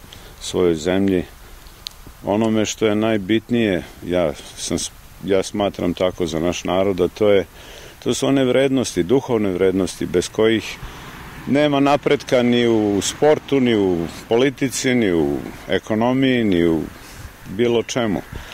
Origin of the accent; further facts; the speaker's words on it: Prizren, Kosovo; also born or lived in Australia; I kao mali odrastao sam u Prizrenu, u jednoj kući koja je bila u to vreme preko 200 godina stara i ličila je nešto malo na ovu. I u Australiji kad smo živeli